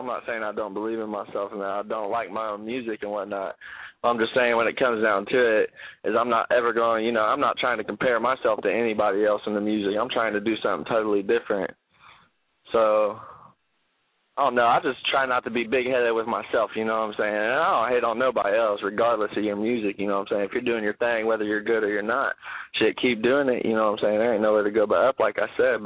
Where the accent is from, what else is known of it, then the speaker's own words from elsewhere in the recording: Richmond, Indiana, United States; I'm from Indiana, Richmond.